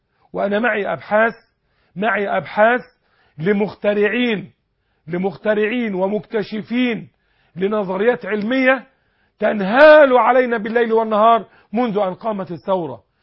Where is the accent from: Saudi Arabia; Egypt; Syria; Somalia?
Egypt; خلاص انتهت مشكلة البطالة عندنا في مصر